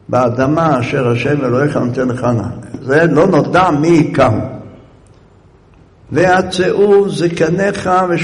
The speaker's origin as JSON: {"language": "Hebrew", "town": "Jerusalem", "region": "Jerusalem District", "country": "Israel", "tie": "born there", "said": "אני נולדתי בירושלים."}